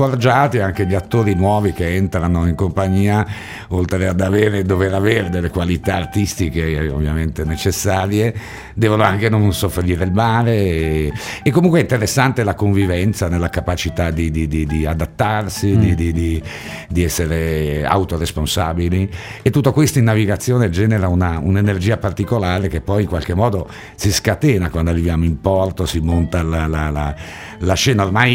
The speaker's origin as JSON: {"language": "Italian", "town": "Genoa", "region": "Liguria", "country": "Italy", "tie": "born or raised there", "said": "unisce Genova, la mia città natale, Cagliari, Tunisi"}